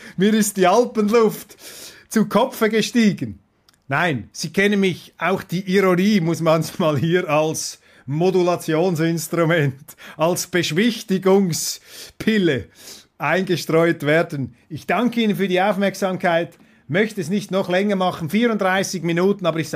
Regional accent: Switzerland; so wie ich sie sehe, als Schweizer von außen.

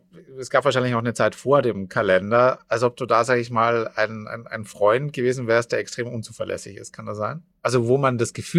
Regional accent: Austria; Und ich komme aus Österreich.

